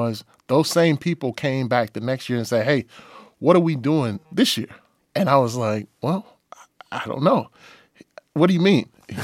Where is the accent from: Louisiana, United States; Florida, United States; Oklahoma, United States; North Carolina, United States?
Oklahoma, United States; Oklahoma City; But we're also doing it in Oklahoma City, which is my hometown.